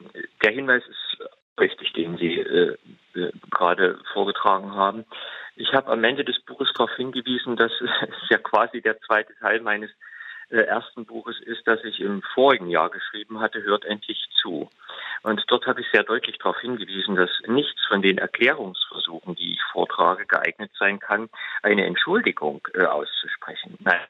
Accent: Saxony, Germany; Ich stamme aus Sachsen und ich engagiere mich hier intensiv.

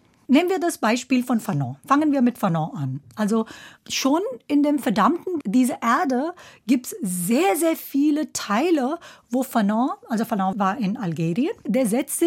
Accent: India; first language Hindi; German is a second language; Meine erste Sprache ist Hindi. Und auf Hindi, das Wort für gestern ist dasselbe wie das Wort für morgen.

